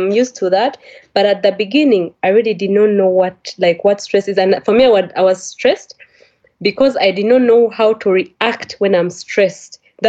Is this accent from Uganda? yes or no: yes; Uganda; When I came from Uganda, I didn't know stress.